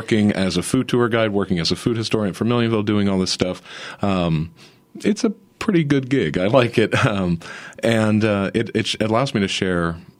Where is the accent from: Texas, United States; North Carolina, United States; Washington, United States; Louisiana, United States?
Louisiana, United States; And I grew up in what I would say, I grew up southern in South Louisiana.